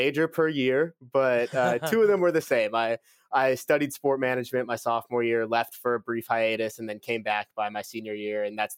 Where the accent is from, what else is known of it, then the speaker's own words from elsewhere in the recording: Stockton, California, United States; I was born and raised in Stockton. My family's from this town as well. My dad moved out from New York and met my mom, who also grew up here.